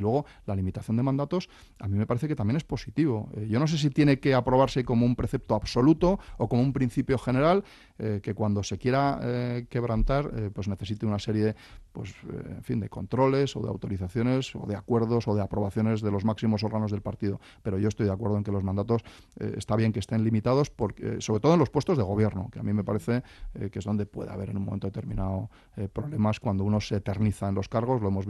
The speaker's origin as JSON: {"language": "Spanish", "region": "Castilla-La Mancha", "country": "Spain", "said": "yo que soy manchego"}